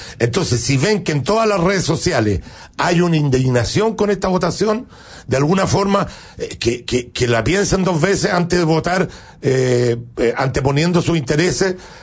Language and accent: Spanish; Puente Alto, Santiago Metropolitan Region, Chile; Soy de Puente Alto